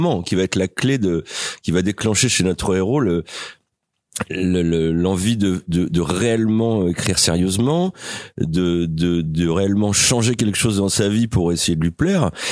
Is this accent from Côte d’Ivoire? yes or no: no; Issoudun, Centre-Val de Loire, France; moi j'ai grandi à Issoudun, donc une petite ville entourée de colza